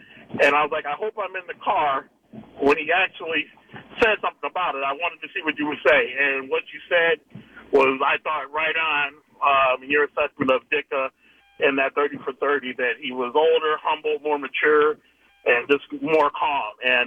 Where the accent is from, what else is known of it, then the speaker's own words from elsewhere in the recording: Illinois, United States; And as I watched that 30 for 30, and I'm originally from Illinois, as I got done, my first thought wasn't like, you know, me and my friends in the gym mimicking which bear we're going